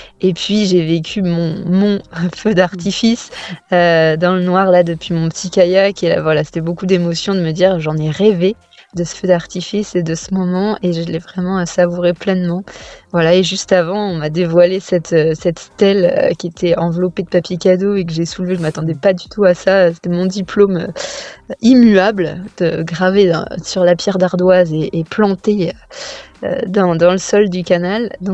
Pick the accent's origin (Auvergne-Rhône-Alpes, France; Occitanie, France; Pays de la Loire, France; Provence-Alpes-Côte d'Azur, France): Occitanie, France; Toulouse; moi je suis de Toulouse